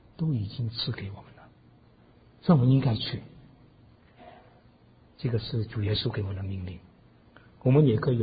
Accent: Hong Kong; 我在想，我小时候在香港也是很喜欢玩这个

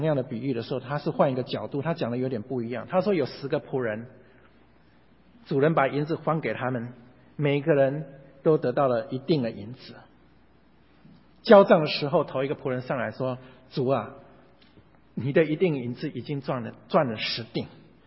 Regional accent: China; 我们中国人讲得好，为谁也辛苦为谁劳。

